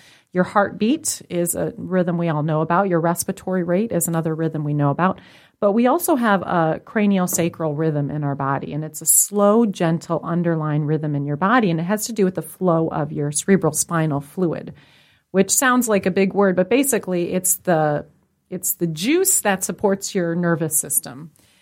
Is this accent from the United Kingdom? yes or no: no; India; I went to Asia because I am Indian.